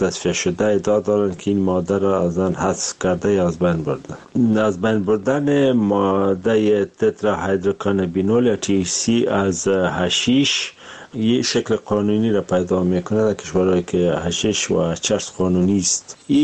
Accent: Afghanistan; ما از افغانستان اومدیم

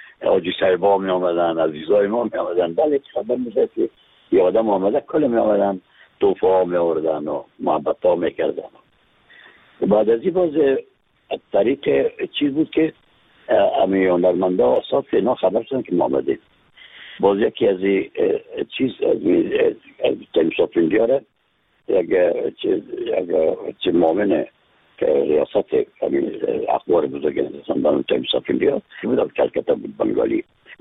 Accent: Afghanistan; از افغانستان هستم

